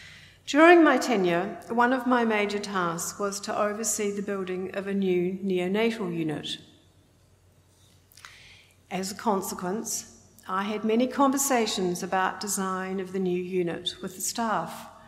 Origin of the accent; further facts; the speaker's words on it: Whanganui, Manawatū-Whanganui, New Zealand; I knew nothing of its history, even though I grew up in Whanganui.